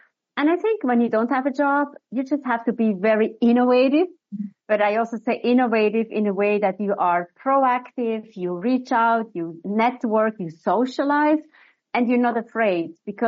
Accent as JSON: {"language": "English", "town": "Thun", "region": "Bern", "country": "Switzerland", "tie": "born or raised there", "said": "So obviously I grew up in Switzerland in a small town, a beautiful town with a lake and the mountains."}